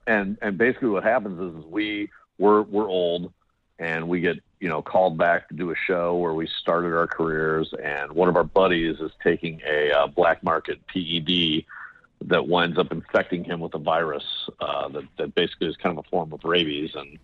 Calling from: New York City, New York, United States; I live in Seal Beach, California, but I'm actually in New York City right now.

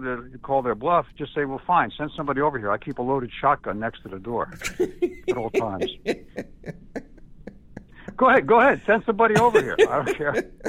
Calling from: New Jersey, United States; I'm calling from New Jersey. Here in New Jersey, a couple of years ago, we had a scam going around

